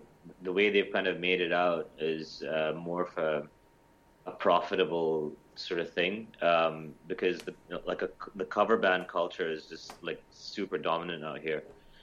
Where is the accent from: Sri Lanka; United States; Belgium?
Sri Lanka; now in Dubai, United Arab Emirates; Yeah, and I'm from Sri Lanka, and my parents moved out here in like 1980.